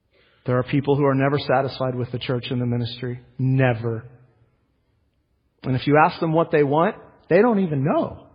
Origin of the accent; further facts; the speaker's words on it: Scotland, United Kingdom; I'm Scottish, but I don't have the accent, right?